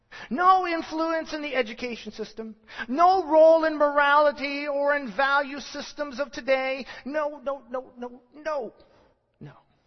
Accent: United States; I'm an American, and I can speak to that very, very much so.

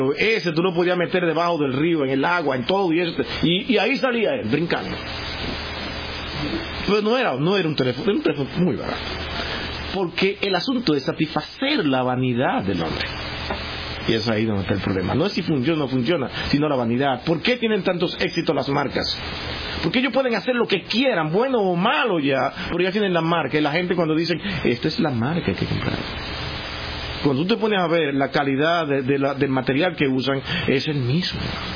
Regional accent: Dominican Republic; en mi país, República Dominicana

